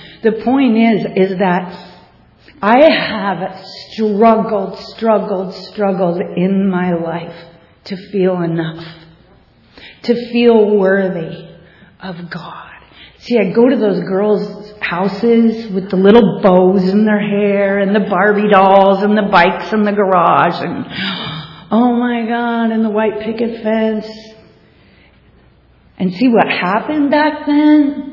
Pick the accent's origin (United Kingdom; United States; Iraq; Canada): United States; Bellingham, Washington; I was born and raised in Bellingham, Washington, and the land of hippies and Birkenstocks and socks and, you know, that's how I rolled.